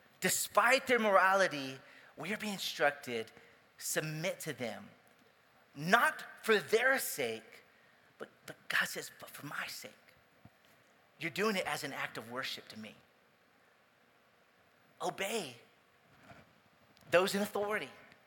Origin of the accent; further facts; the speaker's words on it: Texas, United States; And I'm, by the way, I'm Texan. We do whatever we want. We are free as Americans, as Texans.